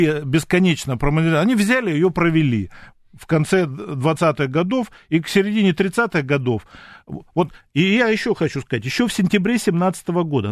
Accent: Saint Petersburg, Russia; Это слезы стыда, что я тоже ленинградец.

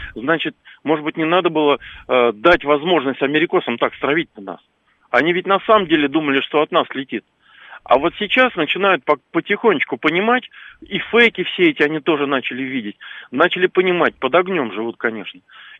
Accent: Moscow, Russia; из Москвы.

